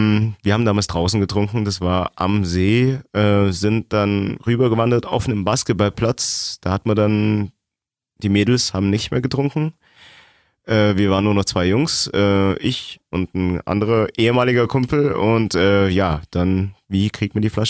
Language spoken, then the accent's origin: German; East Germany, Germany; Ich bin Ossi, wie gesagt.